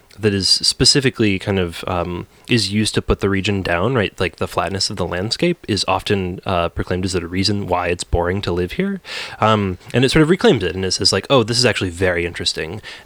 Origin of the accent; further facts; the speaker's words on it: Toledo, Ohio, United States; now in Chicago, United States; You know, like I grew up near Toledo, Ohio, which is a place that like has like a very distinct urban landscape, and we live in Chicago.